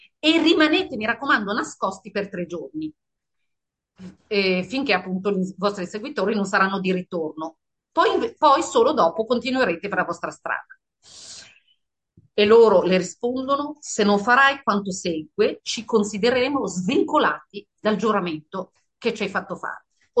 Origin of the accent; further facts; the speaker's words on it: Milan, Lombardy, Italy; also born or lived in Paris / Israel; sono cresciuta in Via Guastalla, ho studiato a Parigi, in Israele, insomma ho fatto un po' il giro del mondo e 18 anni fa sono tornata a Milano.